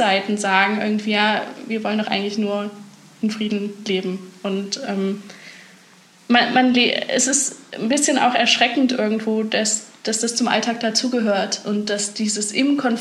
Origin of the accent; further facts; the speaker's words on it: Germany; ich bin doch Deutsche.